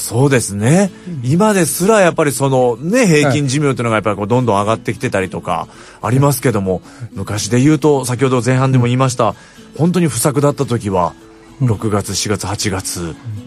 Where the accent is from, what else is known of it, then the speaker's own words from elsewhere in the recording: Oita, Japan; まああの地元大分は割と神楽を